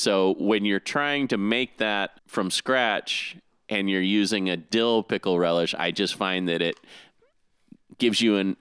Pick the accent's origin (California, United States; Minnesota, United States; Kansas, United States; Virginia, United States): Kansas, United States; Wichita; when I was a kid growing up in Wichita, Kansas, smack dab in the middle of the country